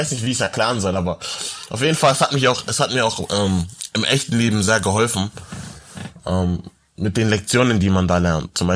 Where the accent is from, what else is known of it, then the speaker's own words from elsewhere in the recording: Munich, Bavaria, Germany; now in United States; Ich komme aus München, Deutschland natürlich.